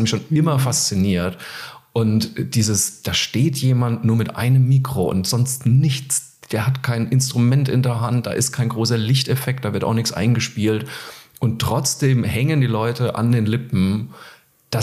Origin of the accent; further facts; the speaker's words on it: Zeil am Main, Bavaria, Germany; now in Cologne, Germany; in Zeil am Main, meiner Heimatstadt. Das war mir diesmal sehr wichtig, dass wir also erst die Wahlheimat, dann die Heimat machen.